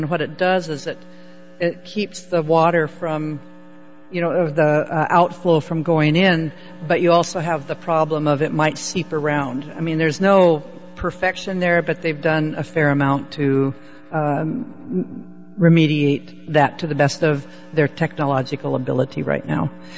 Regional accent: Spokane, Washington, United States; I grew up in Spokane anyway, so I already got my dose, you know, as a downwinder.

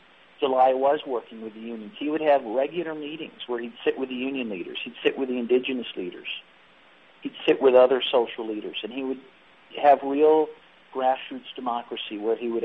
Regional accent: United States; speaking as American, you could say that about almost every president

